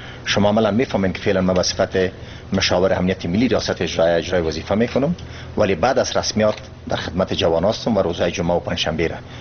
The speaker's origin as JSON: {"language": "Persian", "country": "Afghanistan", "said": "ما افغانستان کشورم است، وطنم است"}